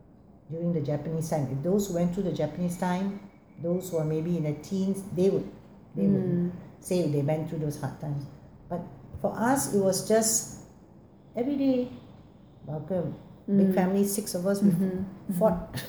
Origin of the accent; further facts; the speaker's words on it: Penang, Malaysia; If we were more, we are more Hokkien, we're more Penang, we're more Chinese than we are Filipino.